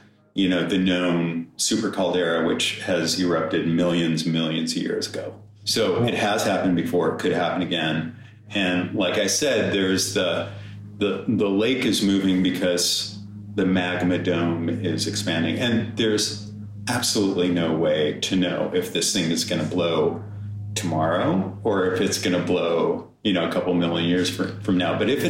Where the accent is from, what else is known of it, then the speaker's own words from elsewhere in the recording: Denver, Colorado, United States; I grew up in Colorado. I grew up in southeastern Denver.